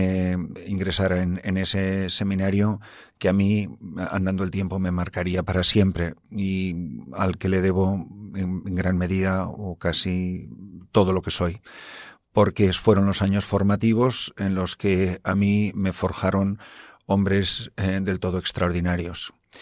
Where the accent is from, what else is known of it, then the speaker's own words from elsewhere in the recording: Madrid, Community of Madrid, Spain; also born or lived in London, United Kingdom; se casaron en España, fueron a vivir a Londres, allí nacimos los tres hermanos, soy el mayor de los tres, y en el año 64 vinimos a vivir a Madrid por motivos de trabajo de mi padre y ya nos quedamos aquí para siempre.